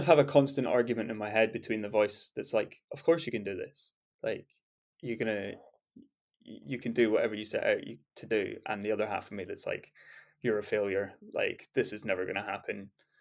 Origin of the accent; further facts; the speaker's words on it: Scotland, United Kingdom; I'm Scottish